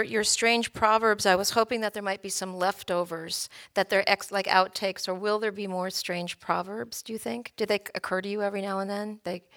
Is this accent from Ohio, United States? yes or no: no; Culver City, California, United States; Here we had the Helms Bakery. I grew up in Culver City, and we'd go, and then you'd see the whole assembly line